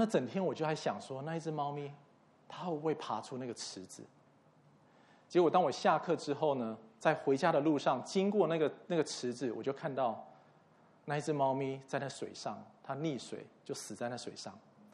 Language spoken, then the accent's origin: Chinese; Taiwan; 我在幼稚园的时候，我记得我那时候在台湾